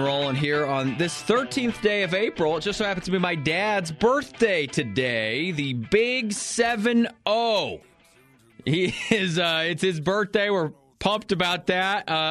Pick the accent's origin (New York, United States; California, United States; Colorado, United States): Colorado, United States; I'm from Eastern Colorado, so it was always a drive for us.